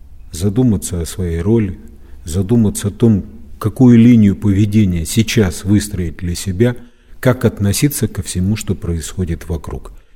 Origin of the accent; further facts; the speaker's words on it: Saint Petersburg, Russia; Я был уверен в том, что жители нашего, моего родного города отреагируют всегда правильно